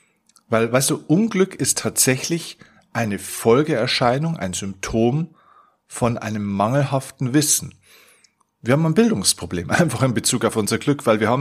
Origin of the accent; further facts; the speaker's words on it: Bavaria, Germany; passt schon, sagt man bei uns in Bayern.